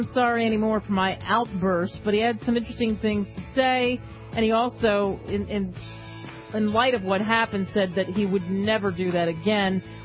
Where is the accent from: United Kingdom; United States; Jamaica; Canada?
United States; Cherry Hill, New Jersey; 21 is where I grew up in Cherry Hill, New Jersey.